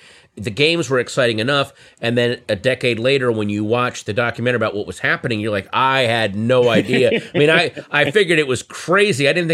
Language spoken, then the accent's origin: English; Virginia, United States; I was growing up in Northern Virginia